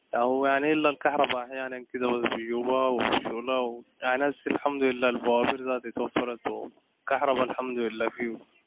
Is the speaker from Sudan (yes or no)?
yes; Nyala, South Darfur, Sudan; born there; من مواليد نيالا.